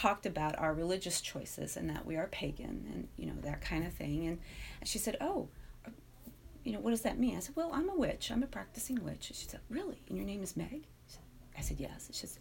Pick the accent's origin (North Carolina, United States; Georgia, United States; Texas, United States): Texas, United States; I grew up in Texas. And when I was in Texas, I was living with my grandmother, and a couple of my cousins were going to the Austin Waldorf School.